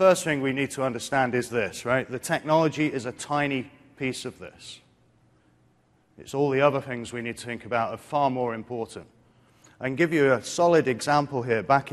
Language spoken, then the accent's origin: English; Edinburgh, Scotland, United Kingdom; I'm from Edinburgh in the United Kingdom.